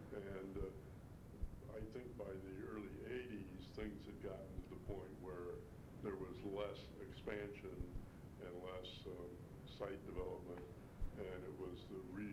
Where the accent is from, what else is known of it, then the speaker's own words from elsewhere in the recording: Michigan, United States; also born or lived in Illinois; I was born and raised in Michigan.